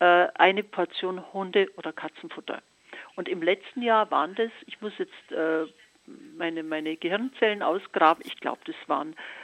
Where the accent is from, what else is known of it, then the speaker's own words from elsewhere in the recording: Munich, Bavaria, Germany; ich bin Münchnerin.